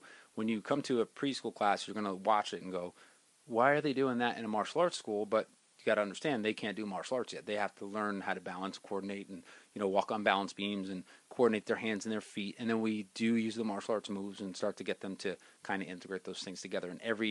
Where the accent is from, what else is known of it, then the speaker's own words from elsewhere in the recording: Cranford, New Jersey, United States; I grew up in Cranford. My mom and dad were both from Cranford. So and my grandparents on my father's side were from Cranford as well. I grew up here. I went to school here.